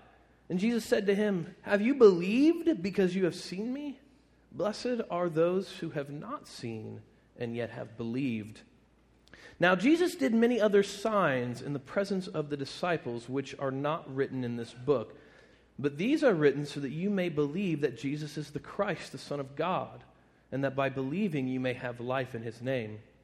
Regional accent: Missouri, United States; I'm from America. I'm from Missouri.

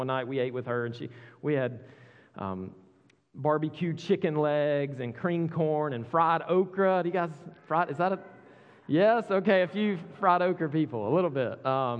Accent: Georgia, United States; moved away as an adult; but I'm not from around here. I was born and raised in Georgia, and I get that all the time. You're not from here, are you?

